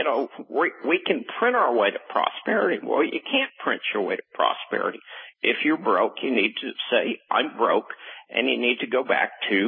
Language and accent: English; Fort Worth, Texas, United States; I grew up in Texas, and I went to high school at Fort Worth.